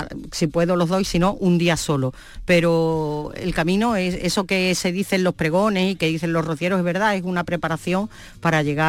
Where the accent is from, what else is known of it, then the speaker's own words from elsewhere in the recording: Huelva, Andalusia, Spain; yo soy muy de Huelva